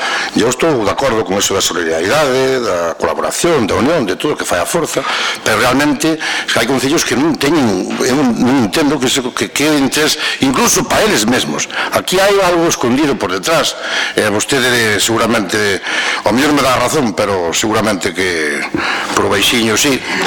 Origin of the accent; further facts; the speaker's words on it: Galicia, Spain; mas somos lucenses tamén